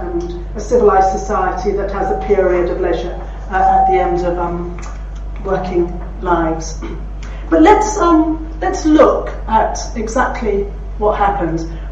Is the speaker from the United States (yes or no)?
no; England, United Kingdom; not only because I come from England